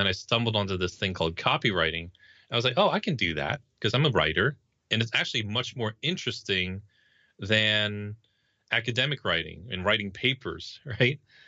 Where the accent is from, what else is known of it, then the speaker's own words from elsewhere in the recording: New Jersey, United States; moved away as an adult; I was involved in a church that I was growing up in New Jersey.